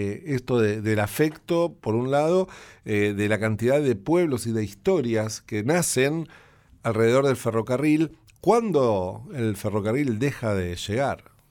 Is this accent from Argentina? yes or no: yes; Chascomús, Buenos Aires Province, Argentina; Voy a ir a mi pueblo chascomunense